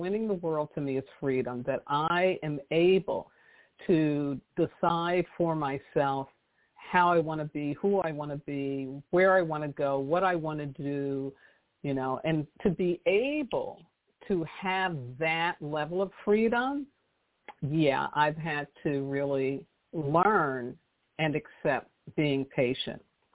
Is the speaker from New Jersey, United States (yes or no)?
no; New York City, New York, United States; I grew up in New York City, so, you know, it's like this, right?